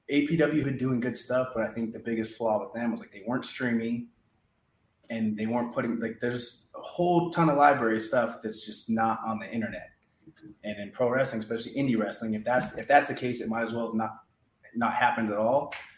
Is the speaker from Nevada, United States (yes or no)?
yes; Reno, Nevada, United States; I couldn't say Reno because no one, you know, it's not like there's no shows or anything out here.